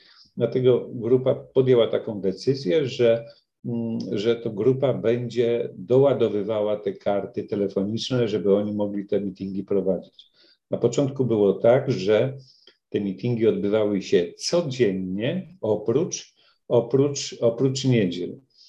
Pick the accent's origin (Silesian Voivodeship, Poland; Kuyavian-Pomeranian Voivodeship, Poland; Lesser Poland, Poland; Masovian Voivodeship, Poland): Kuyavian-Pomeranian Voivodeship, Poland; Włocławek; bo jestem z Włocławka